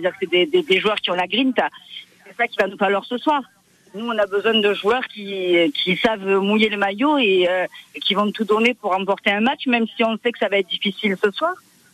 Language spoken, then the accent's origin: French; Portugal; now in Marseille, France; On est portugais, on va gagner à la loyale, pas demain chez nous.